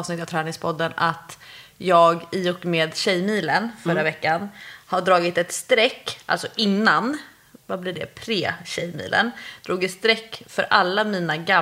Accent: Norrland, Sweden; varning, jag är ju norrlänning

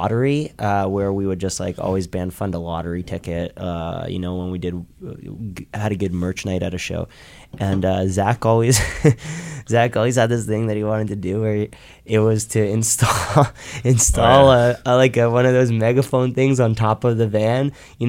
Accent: Toronto, Ontario, Canada; from Toronto. We're from Toronto.

